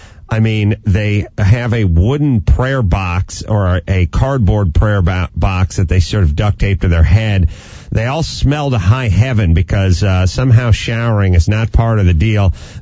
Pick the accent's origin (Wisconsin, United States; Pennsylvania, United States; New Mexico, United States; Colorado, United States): Wisconsin, United States; It's basically I grew up in Wisconsin. I'm a Packers fan.